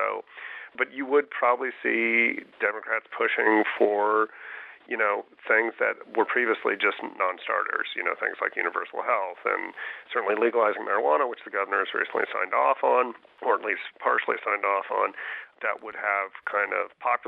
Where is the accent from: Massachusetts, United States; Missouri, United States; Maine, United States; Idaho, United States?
Missouri, United States; I mean, I grew up in Missouri